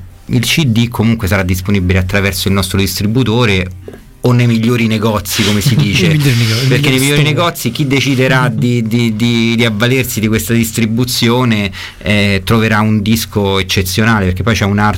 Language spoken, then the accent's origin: Italian; Rome, Lazio, Italy; io vengo da Trastevere, anche lui